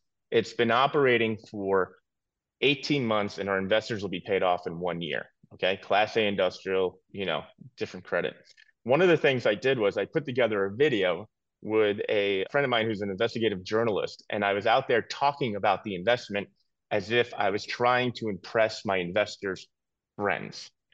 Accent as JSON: {"language": "English", "region": "New York", "country": "United States", "said": "You know, I'm a New Yorker and everything."}